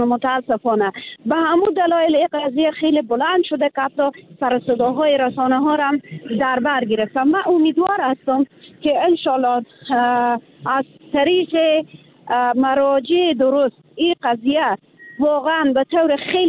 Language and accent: Persian; Afghanistan; now in Iran; به عنوان یک افغان همیشه دفاع کردم از وطن خود